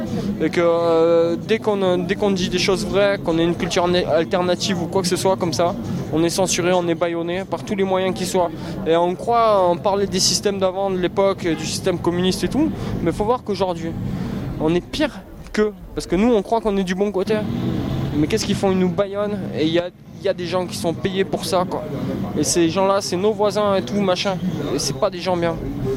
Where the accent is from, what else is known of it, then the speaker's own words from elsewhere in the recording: France; born there; Moi je suis d'origine italienne à 100%, mais je suis né en France, donc je suis français, tu vois, par les papiers.